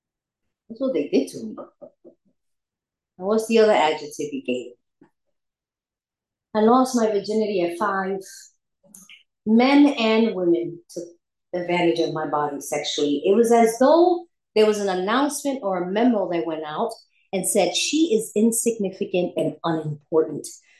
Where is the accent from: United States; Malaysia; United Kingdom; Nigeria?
United States; New York; also born or lived in Puerto Rico; I'm Puerto Rican from New York. I grew up half the year in Puerto Rico and half the year in the island of New York.